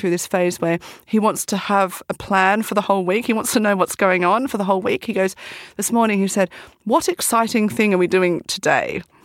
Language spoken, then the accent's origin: English; Australia; I'm from Australia, so definitely.